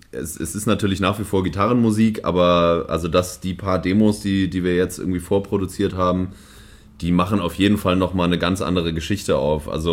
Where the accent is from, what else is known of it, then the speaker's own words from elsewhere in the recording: Hamburg, Germany; Also, ich bin ja Hamburger